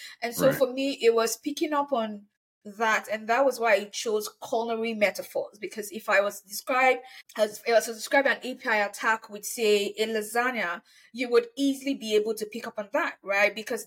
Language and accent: English; Nigeria; And also for some perspective as well, I come from Nigeria, and in many parts of Africa as a whole